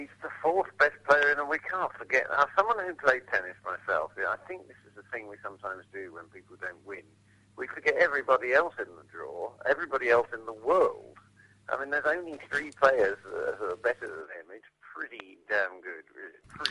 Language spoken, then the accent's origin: English; Brighton, South East England, United Kingdom; Brighton is always fun because it's my hometown, so I always go down there, and there's a whole home crowd, which is kind of fun and puts the pressure on a bit.